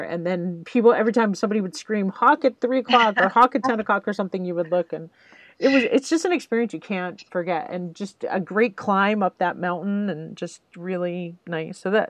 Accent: New York, United States; because I grew up on Long Island

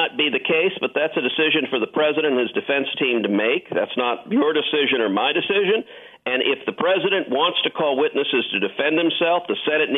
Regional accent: Houston, Texas, United States; I live in Houston. I grew up in Houston.

